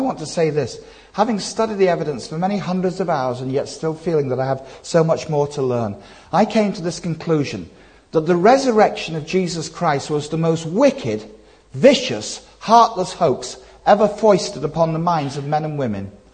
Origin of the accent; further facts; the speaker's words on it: Leeds, Yorkshire and the Humber, United Kingdom; moved away; I'm originally from Leeds, okay, but I've lived over here some 36 years.